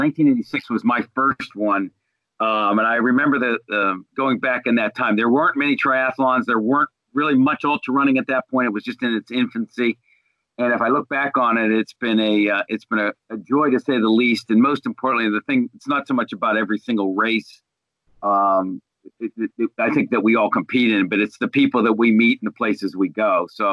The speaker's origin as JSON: {"language": "English", "town": "Pittsburgh", "region": "Pennsylvania", "country": "United States", "tie": "born or raised there", "said": "actually, in Pittsburgh. The first time we've ever actually hosted an Ironman or an ultra triathlon in my hometown."}